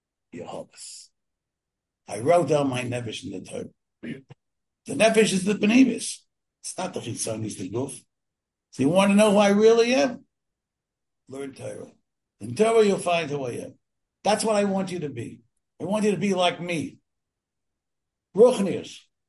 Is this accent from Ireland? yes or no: no; United Kingdom; British people. I'm British too.